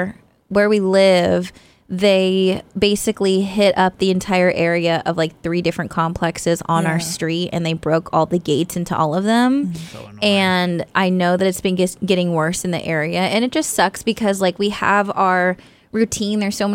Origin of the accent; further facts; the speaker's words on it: Stockton, California, United States; like I'm from Stockton